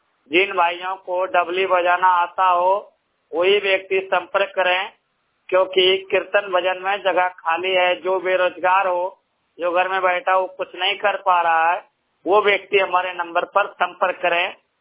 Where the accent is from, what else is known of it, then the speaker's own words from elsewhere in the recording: Bhagalpur, Bihar, India; मैं भागलपुर डिस्ट्रिक्ट बिहार राज्य का रहने वाला हूं।